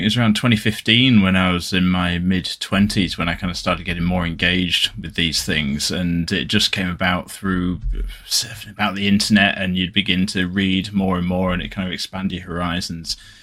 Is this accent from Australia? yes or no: no; Leeds, Yorkshire and the Humber, United Kingdom; I'm from Leeds.